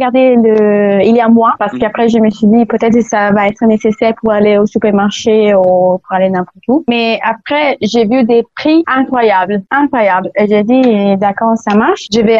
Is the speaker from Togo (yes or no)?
no; Italy; French is a second language; Sauf que je suis italienne